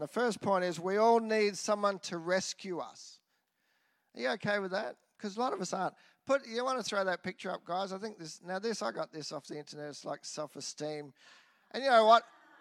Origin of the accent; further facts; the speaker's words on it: Queensland, Australia; I grew up on the Sunshine Coast in the surf, so I'm quite comfortable, probably not these days, so comfortable in a rip.